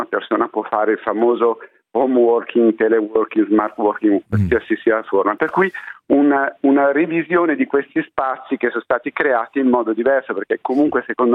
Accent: Milan, Lombardy, Italy; io sono cresciuto a Milano e vivo invece in una città più piccola.

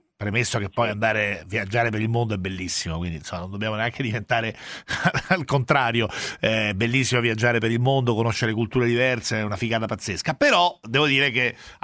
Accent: Rome, Lazio, Italy; Io da romano

